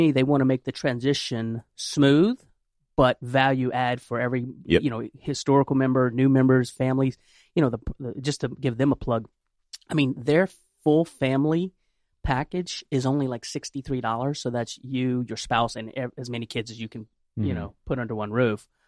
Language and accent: English; Louisiana, United States; So, many of you know I'm from Louisiana. We boil a lot of crawfish.